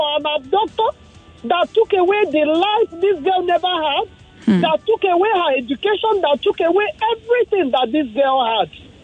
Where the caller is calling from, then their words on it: Lagos, Nigeria; I'm calling you from Lagos.